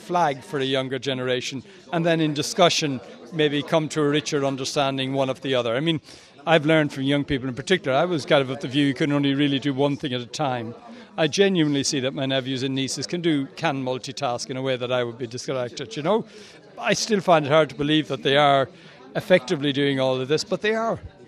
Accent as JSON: {"language": "English", "country": "Ireland", "tie": "born or raised there", "said": "I grew up in the Republic of Ireland, in the shadow of Northern Ireland, at a time when we had a lot of community strife and troubles, and very real troubles."}